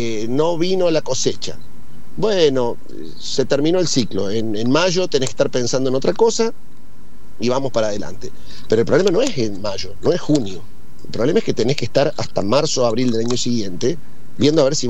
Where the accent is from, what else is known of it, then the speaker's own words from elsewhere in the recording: Argentina; Ninguna de esas tres cosas tenemos nosotros como argentinos.